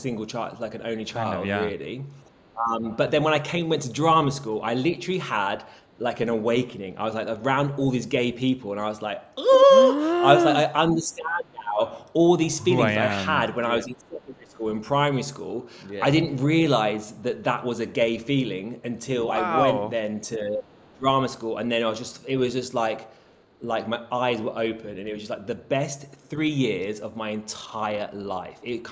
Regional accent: London, United Kingdom; So I grew up in London. So I live literally like 20 minutes from where I actually grew up.

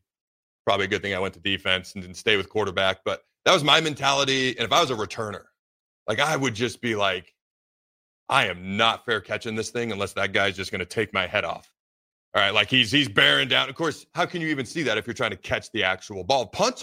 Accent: Nebraska, United States; I was born and raised in Nebraska. My parents live in Fremont, so this is home.

